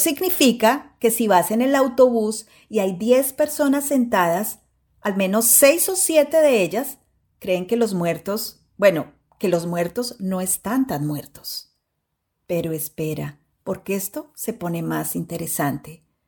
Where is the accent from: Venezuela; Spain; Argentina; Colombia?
Colombia; now in London, United Kingdom; yo, como buena colombiana escéptica que creció entre historias de La Llorona y el Mohán